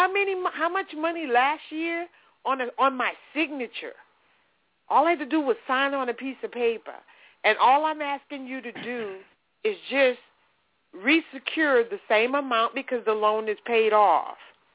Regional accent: New Orleans, Louisiana, United States; now in Baton Rouge, United States; Yeah. I'm from New Orleans. I live in the capital city now. And I moved here after Katrina, came here.

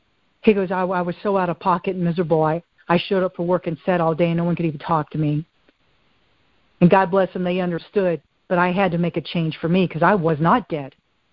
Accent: Roanoke, Virginia, United States; I'm from Roanoke, Virginia, Roanoke County Schools.

